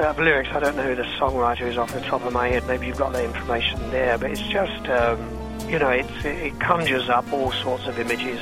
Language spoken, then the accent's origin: English; United Kingdom; living in Britain and growing up in Britain